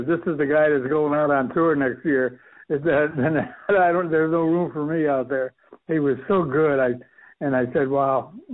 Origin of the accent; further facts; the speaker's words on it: Chicago, Illinois, United States; I grew up in Chicago, and my first golf was at the first golf I played was at a little public course in the middle of the north side called Mid City